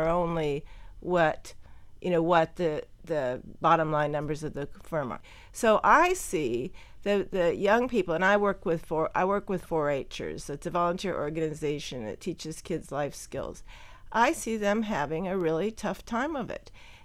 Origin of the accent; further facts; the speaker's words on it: South Dakota, United States; I mean, I'm from South Dakota, you're from Iowa.